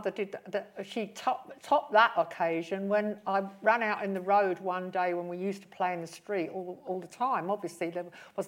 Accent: London, United Kingdom; my connections to London are very, very strong because I grew up in West London, you know, inner London.

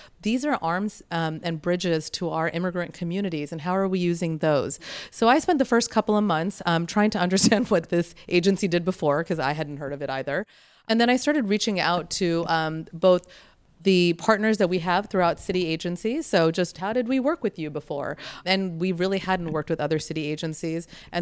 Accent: United States; born or raised there; also born or lived in Sri Lanka

